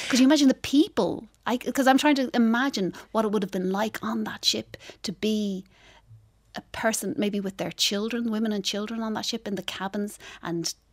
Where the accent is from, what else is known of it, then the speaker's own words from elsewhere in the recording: Ireland; I'm Irish